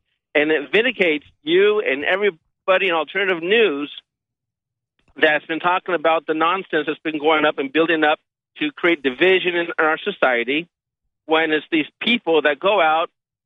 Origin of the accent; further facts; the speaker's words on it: California, United States; I'm a truck driver, and I'm from California.